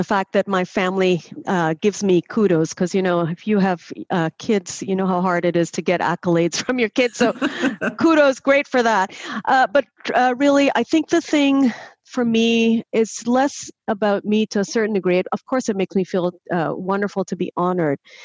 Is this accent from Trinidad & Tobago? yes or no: yes; Trinidad & Tobago; I grew up in Trinidad in a matriarchal society. I was raised by very strong women, my mother, my grandmother